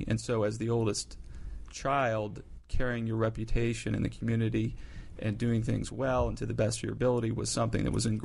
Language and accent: English; Iowa, United States; The great thing about growing up in Iowa for my brother and I is we played everything.